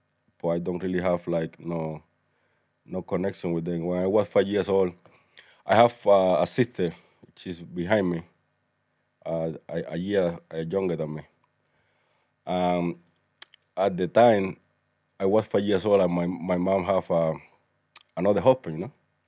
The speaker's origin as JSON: {"language": "English", "region": "Sancti Spíritus", "country": "Cuba", "tie": "born or raised there", "also_born_or_lived": "Ciego de Ávila, Cuba", "said": "I grew up in Santo Espíritu. It's those two places are like in the center of Cuba."}